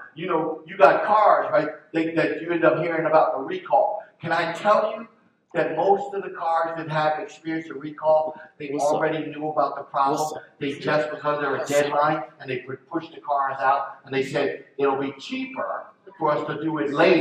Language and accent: English; Philadelphia, Pennsylvania, United States; I'm from Philadelphia. We had peepholes.